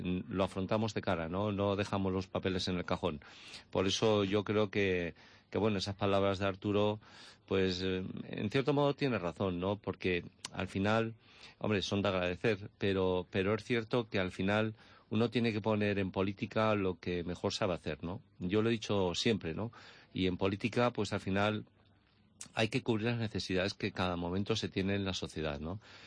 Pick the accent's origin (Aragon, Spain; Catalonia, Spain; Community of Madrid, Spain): Aragon, Spain; Sabiñánigo; lo hago siempre en Sabiñánigo, que es mi pueblo y es donde yo quiero estar hasta el final de mis días